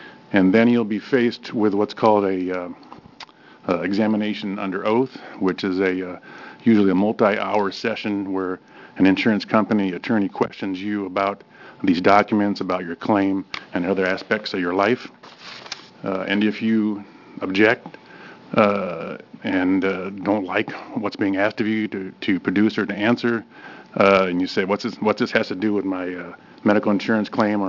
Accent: Vancouver, Washington, United States; I'm a lawyer from Vancouver, Washington, and I do a lot of work in Portland as well.

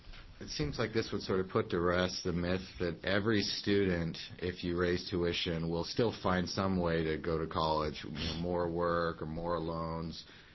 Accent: Coos Bay, Oregon, United States; I'm 34 years old. I grew up in Coos Bay, I think, as you know, where even the high school I went to had no buses one year

